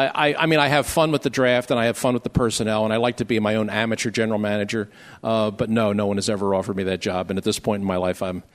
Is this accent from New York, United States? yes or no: no; Philadelphia, Pennsylvania, United States; I'm from Philly, man. I didn't want to leave.